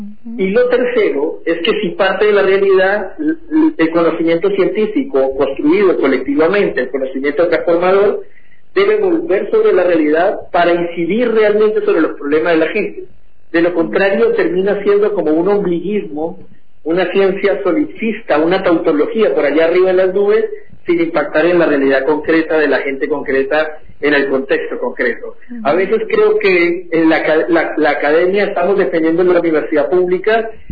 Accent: Colombia; now in Argentina; Yo vivía en una ciudad pequeña al sur de Bogotá, yo soy de Colombia, hacía mi práctica profesional en la universidad, yo soy licenciado en psicología

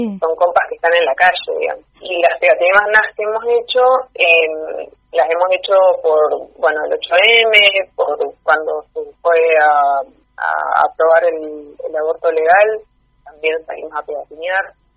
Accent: Fiske Menuco, Río Negro, Argentina; also born or lived in La Plata; Sí, yo nací acá, terminé el secundario, me fui a estudiar.

